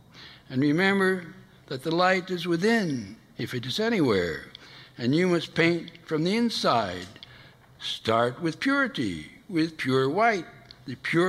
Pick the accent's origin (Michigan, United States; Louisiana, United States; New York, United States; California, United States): New York, United States; Yonkers; born there; I was born in South Yonkers.